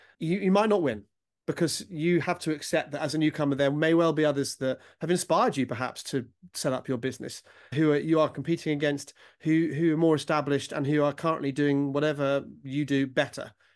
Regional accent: England, United Kingdom; as English, perhaps as a British people, English, British, we're perhaps not very good at putting our hand up and shouting about ourselves.

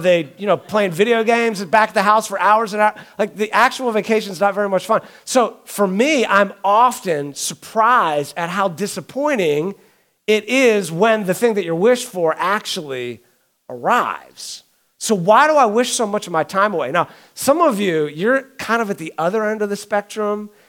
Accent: Pittsburgh, Pennsylvania, United States; So I grew up in Pittsburgh. I'm a diehard Pittsburgh Steelers fan.

